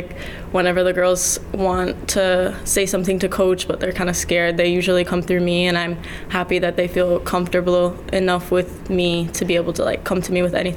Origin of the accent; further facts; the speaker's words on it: Jamaica; I'm originally from Jamaica.